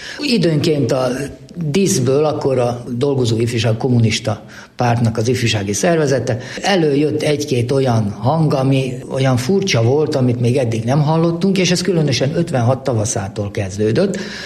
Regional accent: Újkígyós, Békés, Hungary; also born or lived in Budapest / Pusztanagyoszlár; Ott nevelkedtem 5 éves koromig, majd aztán átkerültünk Békés megyébe Újkígyósra, ahol a Wenckheim uradalomban kapott édesapám állást, és az újkígyósi Frigyes Majorban laktunk 1946-ig.

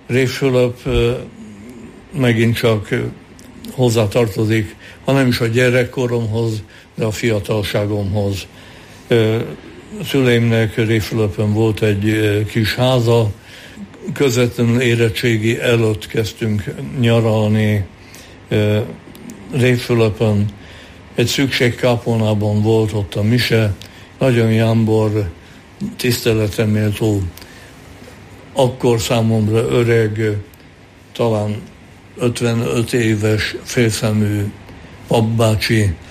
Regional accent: Kapuvár, Győr-Moson-Sopron, Hungary; szülővárosomban, bár nem szülővárosom, hanem gyermekkorom városa, Kapuvár, ahol rokonaim nem élnek, de valamiképpen a gyökereim közül ott is vannak, mert ott gyerekeskedtem. És szüleim több mint 60 évig éltek Kapuváron.

